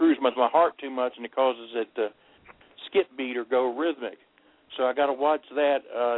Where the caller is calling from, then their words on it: Thomasburg, Virginia, United States; I'm from Thomasburg, Virginia.